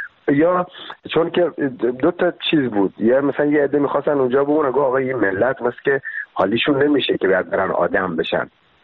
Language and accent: Persian; Bushehr, Iran; خب بچه کجا، خب بچه بوشهرم